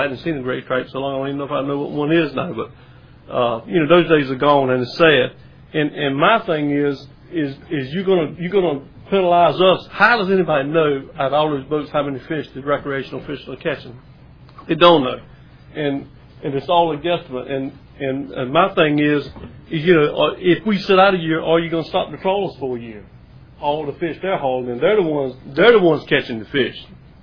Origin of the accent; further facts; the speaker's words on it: North Carolina, United States; I'm from North Carolina.